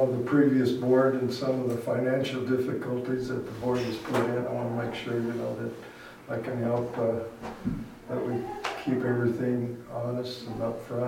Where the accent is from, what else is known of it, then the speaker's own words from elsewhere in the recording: Arizona, United States; born there; I was born in Arizona, but lived out of the state most of my life. Just moved back about 3 years ago.